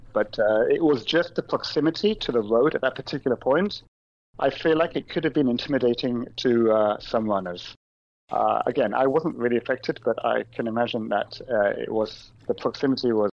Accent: England, United Kingdom; I mean, I grew up in England

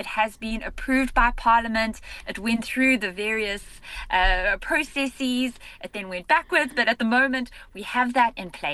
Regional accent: Durban, KwaZulu-Natal, South Africa; also born or lived in Harare, Zimbabwe; So I was born in Harare in Zimbabwe, but I moved to Durban when I was very young and I went to school here and did my undergrad and then moved away to Cape Town and Johannesburg for a few years. And I came back to Durban in about 2011.

